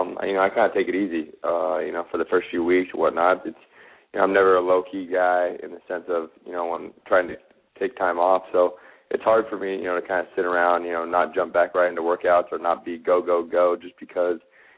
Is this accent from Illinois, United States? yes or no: no; Stockton, California, United States; I resided in Chandler, Arizona. And so I'm from Stockton, California, and not being able to, be home for the first time with the family or the mom, was tough.